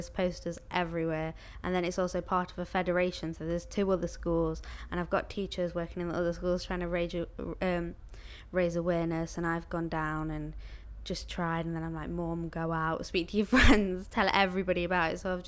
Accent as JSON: {"language": "English", "town": "Nottingham", "region": "East Midlands", "country": "United Kingdom", "said": "I'm 17 and I'm from Nottingham."}